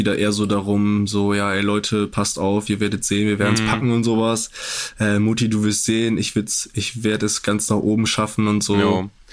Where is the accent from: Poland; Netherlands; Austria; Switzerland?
Poland; Ich bin ja auch Pole.